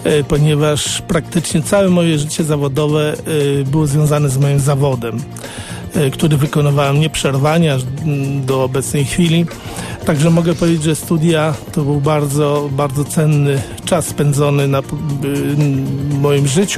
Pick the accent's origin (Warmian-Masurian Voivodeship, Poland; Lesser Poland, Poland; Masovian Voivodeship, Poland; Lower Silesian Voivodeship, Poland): Lower Silesian Voivodeship, Poland; Urodziłem się pod Górą Ślężą, nieopodal Świdnicy, tam też kończyłem liceum